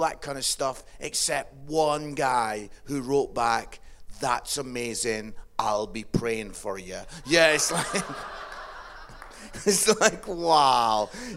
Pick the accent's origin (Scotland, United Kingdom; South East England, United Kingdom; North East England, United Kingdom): Scotland, United Kingdom; England won at cricket, and I'm obviously Scottish, so I'm not interested in cricket at all.